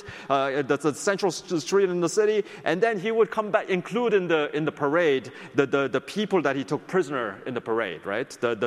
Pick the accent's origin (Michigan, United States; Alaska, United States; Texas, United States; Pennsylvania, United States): Pennsylvania, United States; Philadelphia; In my hometown of Philadelphia, you walk down the street and there's a church building on every corner.